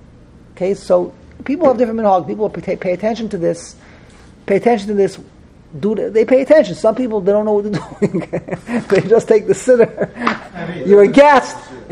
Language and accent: English; New York City, New York, United States; I grew up in the Lower East Side.